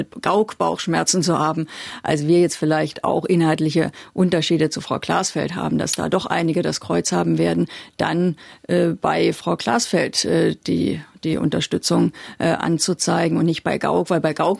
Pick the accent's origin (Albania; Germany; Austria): Germany; East Germany; Ich bin natürlich in der DDR geboren, ich bin da aufgewachsen